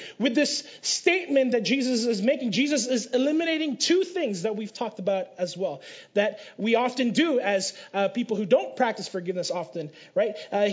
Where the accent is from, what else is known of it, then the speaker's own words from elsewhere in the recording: Philippines; I'm Filipino, so I can't speak Greek.